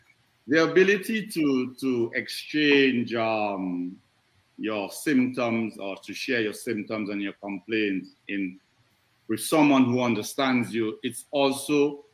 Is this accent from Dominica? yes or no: yes; Marigot, Saint Andrew Parish, Dominica; And well, I'm from Marigot, and I couldn't help out in the Creole either.